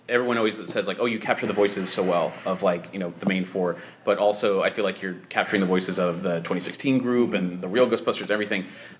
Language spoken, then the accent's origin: English; Orlando, Florida, United States; Well, we're from Orlando, so yeah.